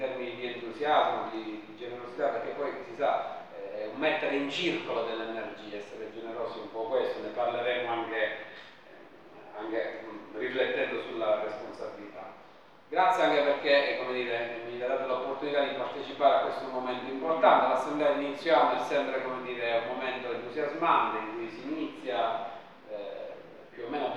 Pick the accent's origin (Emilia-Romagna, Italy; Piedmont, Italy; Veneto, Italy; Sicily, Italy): Sicily, Italy; Agrigento; io vengo dalla diocesi di Agrigento, quindi la conoscevo già l'associazione